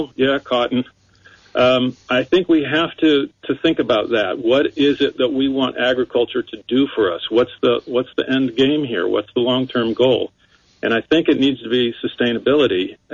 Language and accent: English; Fresno, California, United States; I lived in Fresno, I grew up in Fresno, and then got my PhD at Davis